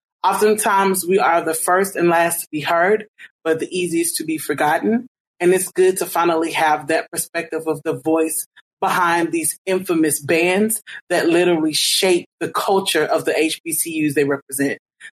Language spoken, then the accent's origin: English; Lancaster, Texas, United States; also born or lived in Houston; I was born in Houston, Texas, Southwest. Raised in Triple D and grew up in Lancaster, Texas, Lancaster High School, Weibo Nation stand up.